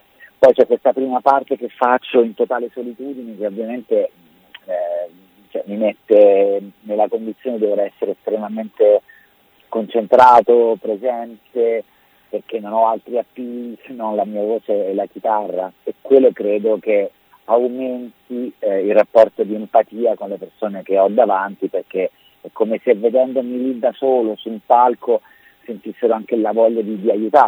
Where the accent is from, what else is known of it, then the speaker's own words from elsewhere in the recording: Rome, Lazio, Italy; È ovvio che io, essendo romano, vivendo la maggior parte del tempo a Roma